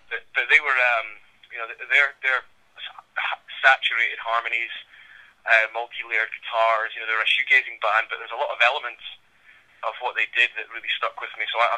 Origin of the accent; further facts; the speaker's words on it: Aberdeen, Scotland, United Kingdom; now in United States; Excuse me, I was in a band called … from Scotland, from my hometown, Aberdeen, which really isn't a place where bands commonly get signed from.